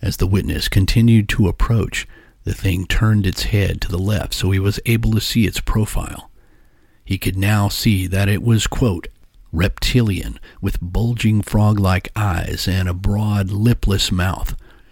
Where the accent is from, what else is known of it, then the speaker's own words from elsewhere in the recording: Texas, United States; from a man who lives in my home state of Texas.